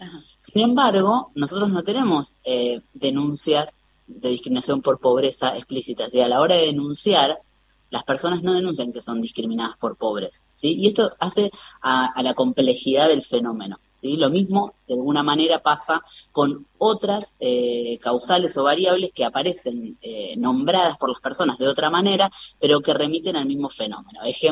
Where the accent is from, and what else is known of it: Argentina